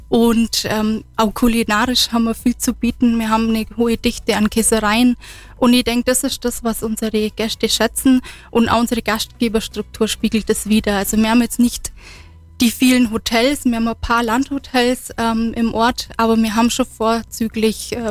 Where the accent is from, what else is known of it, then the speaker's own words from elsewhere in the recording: Diepolz, Bavaria, Germany; Ich bin gebürtige Allgäuerin aus dem Oberallgäu, in Diepholz bei Immenstadt aufgewachsen.